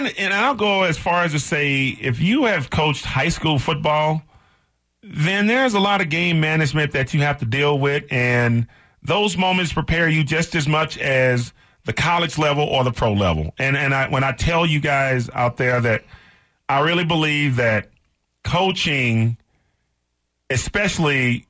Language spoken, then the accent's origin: English; Texas, United States; Because of the way that I was raised playing football in Texas